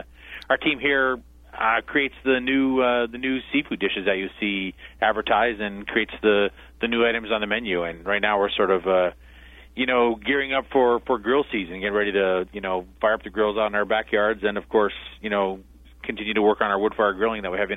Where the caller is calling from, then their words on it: Orlando, Florida, United States; Orlando, Florida.